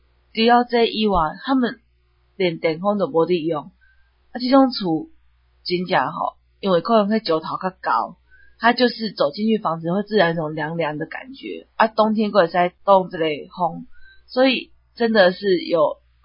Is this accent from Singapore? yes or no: no; Taiwan; now in Italy; 因为完全没像我们台湾这边租赁契约这种的